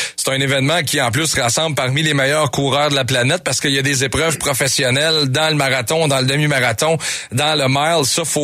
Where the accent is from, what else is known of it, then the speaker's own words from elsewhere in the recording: Montreal, Quebec, Canada; C'est fou raide de savoir qu'on peut faire ça chez nous à Montréal.